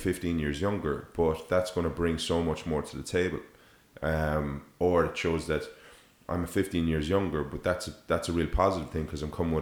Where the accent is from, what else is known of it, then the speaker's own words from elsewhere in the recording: Ireland; it's not something that we normally do, you know, as Irish or whatever. We don't normally do that.